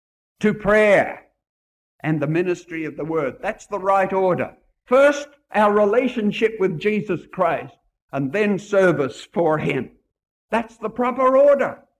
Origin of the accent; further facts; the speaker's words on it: Hong Kong; born there; I was born in Hong Kong, actually.